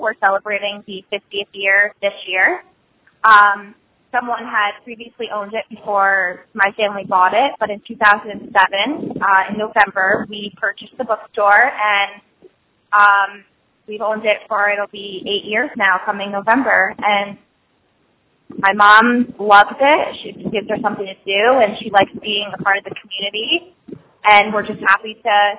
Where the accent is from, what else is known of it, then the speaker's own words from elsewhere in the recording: Sparta, New Jersey, United States; Okay, I am from Sparta, New Jersey, and I'm 24 years old.